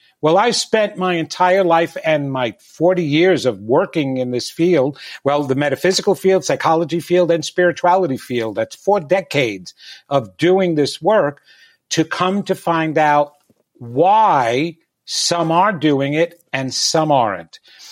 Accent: Levittown, New York, United States; I grew up in Levittown, New York, and that was a small little suburban community.

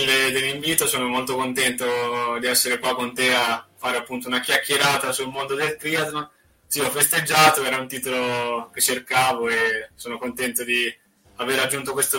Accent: La Spezia, Liguria, Italy; sono di La Spezia e mi alleno qua nelle diverse strutture che offre questo luogo qua.

